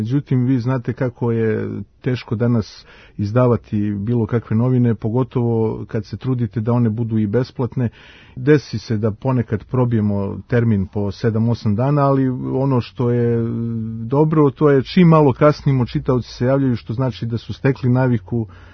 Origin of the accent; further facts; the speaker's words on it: Dubrovnik, Dubrovnik-Neretva County, Croatia; now in Serbia; ja sam rođen u Dubrovniku i tamo sam odrastao, a roditelji su mi s prostora istočne Hercegovine, odnosno majka je Trebinjka, otac iz Ljubinja, tako da eto, iz tih krajeva, dakle i ja sam došao u Srbiju